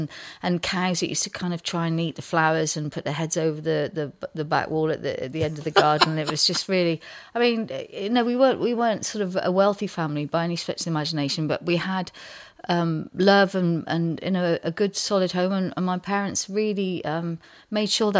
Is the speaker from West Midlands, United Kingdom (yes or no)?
yes; West Midlands, United Kingdom; because I grew up in Herefordshire.